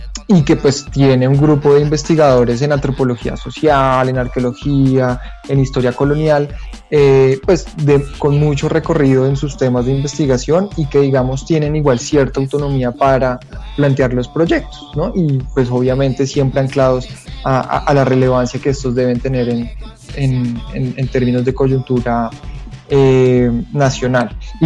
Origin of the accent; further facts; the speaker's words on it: Colombia; nos ha hecho crear una imagen como colombianos de esta región